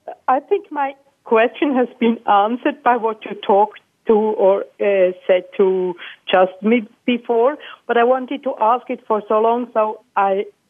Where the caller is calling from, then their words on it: Thun, Bern, Switzerland; Hello, I'm calling from Thun in Switzerland.